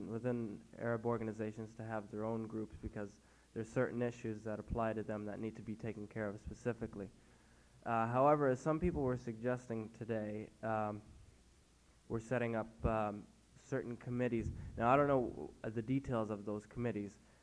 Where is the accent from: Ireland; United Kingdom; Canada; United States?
Canada; I'm a Canadian Arab.